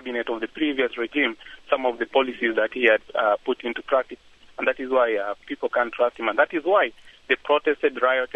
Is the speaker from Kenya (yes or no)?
yes; Nandi Hills, Nandi County, Kenya; I'm a Kenyan. Actually, I'm a Luo personally, but I grew up in the Kalenjin community. It's a little town called Nandhill.